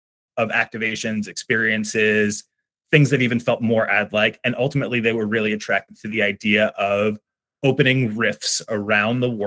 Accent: Long Island, New York, United States; I grew up as a New York basketball fan. I grew up on Long Island. I grew up going to Knicks games.

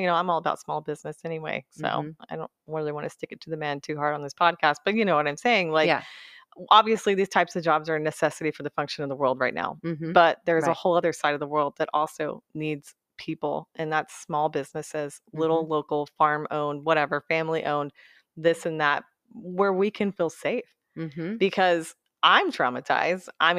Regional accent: Dallas, Texas, United States; also born or lived in Austin; I was raised in the urban life, concrete jungle mm-hmm. city. I was raised in Dallas and Austin.

